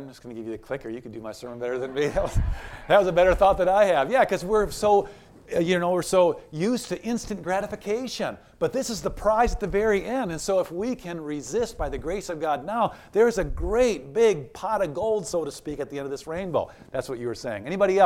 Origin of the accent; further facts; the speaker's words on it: Minnesota, United States; because I'm from Minnesota originally